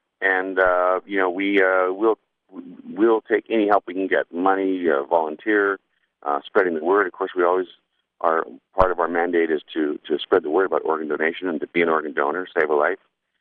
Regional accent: Victoria, British Columbia, Canada; 25 years ago now in my hometown of Victoria.

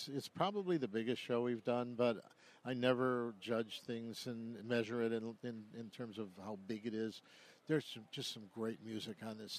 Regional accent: Cleveland, Ohio, United States; it was not something you ever think about when you're 10 years old and growing up in Cleveland, Ohio

